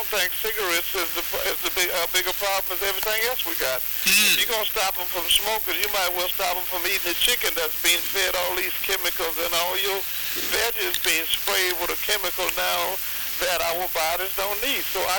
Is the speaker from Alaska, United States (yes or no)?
no; Louisiana, United States; I was born and raised on a farm. Every morning you can call me at 5. I done had my coffee. I'm from Louisiana.